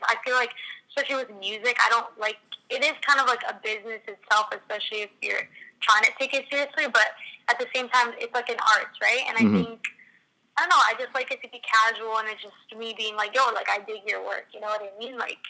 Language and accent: English; Toronto, Ontario, Canada; I was born and raised in Toronto. Been here my whole life.